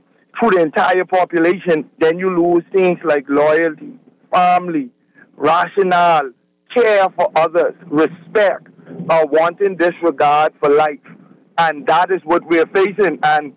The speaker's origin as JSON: {"language": "English", "country": "United States", "lives_now": "Bahamas", "said": "And as an American in the Bahamas, we have created a den of wolves."}